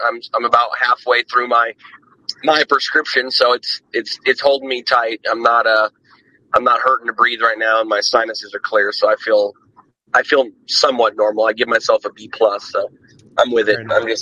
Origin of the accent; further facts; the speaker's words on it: Citrus Heights, California, United States; I grew up in Citrus Heights. And when I moved back to my mother's, when I was about 13